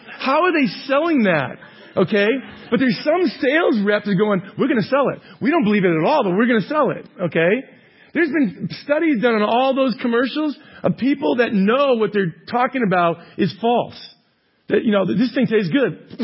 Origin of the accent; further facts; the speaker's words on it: East Coast, United States; Now, I'm from the East Coast. Now, I played at Boston College. I'm a Patriots fan. But I've lived here for about, 16 years now.